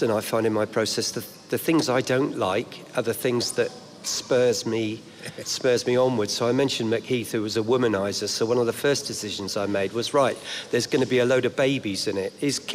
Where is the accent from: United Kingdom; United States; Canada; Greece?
United Kingdom; South West England; Then I'm from Cornwall, where we've got seagulls as well. And we voted UKIP. And then we voted Brexit.